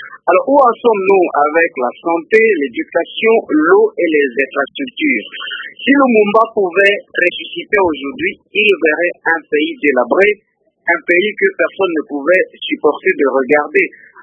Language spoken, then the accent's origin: French; East, DR Congo; ici chez nous à l'Est